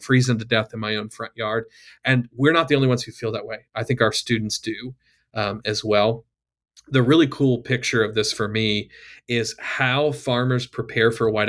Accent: the South, United States; I grew up in the South, so we don't have a lot of snowy whiteout conditions.

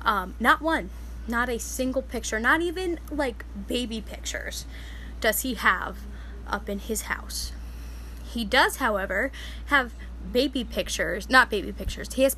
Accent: New Jersey, United States; because I was an out-of-state student, because I've been born and raised in New Jersey. I lived in New Jersey. I didn't live in Arizona.

